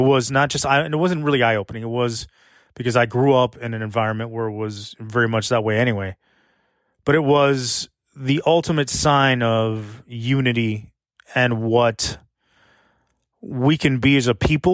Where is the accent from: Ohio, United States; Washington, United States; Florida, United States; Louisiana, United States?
Florida, United States; Miami; there's something very special and unique about growing up in Miami, growing up in South Florida, the meshing of cultures, the ties that bind us down here